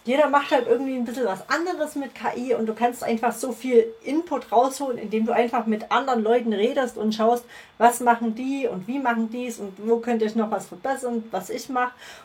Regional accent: Plauen, Saxony, Germany; accent: Vogtland Saxon; Ich komme aus dem Vogtland, aus Sachsen. Also ich kann auch Vogtländisch reden, nee, Sächsisch, wenn ich will, aber da muss ich mich immer ein bisschen mehr anstrengen. Genau, aus Plauen, um genau zu sein.

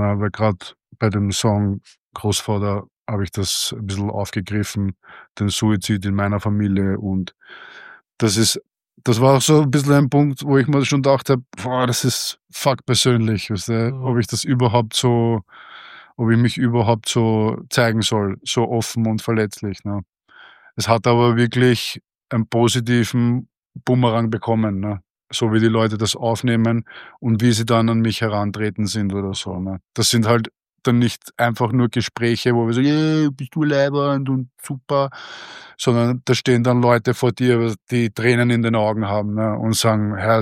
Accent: Vienna, Austria; Ich bin aus Maria Hilf

